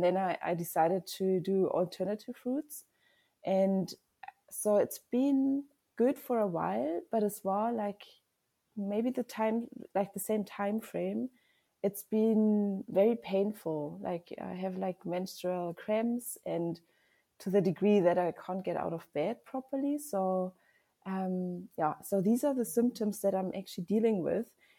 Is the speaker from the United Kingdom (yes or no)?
no; Germany; English is a second language; now in South Africa; I'm from Germany, but I do live most of the time in South Africa now. So I think it's a bit of a mixture, but I'm German